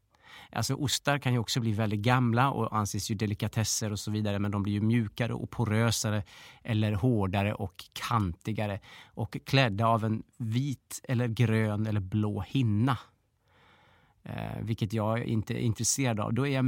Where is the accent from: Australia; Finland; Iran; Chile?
Australia; now in Sweden; Jag kommer inte från Sverige från början, utan jag kommer från Australien.